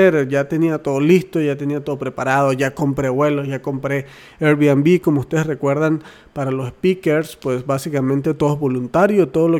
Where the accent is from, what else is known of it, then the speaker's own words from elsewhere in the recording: Monterrey, Nuevo León, Mexico; como ustedes saben yo soy de Monterrey, o vivo en Monterrey